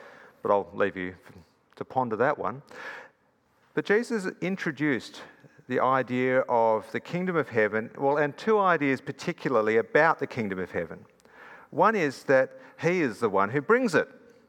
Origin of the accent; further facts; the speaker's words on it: Perth, Western Australia, Australia; moved away; And I grew up in Perth. It's almost 20 years ago that I left Perth.